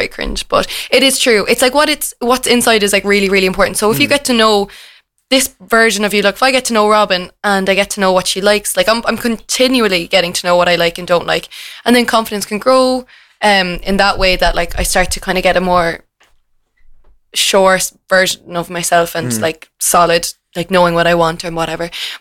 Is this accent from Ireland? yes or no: yes; Ireland; But I don't think we like when people love themselves a bit too much as Irish people.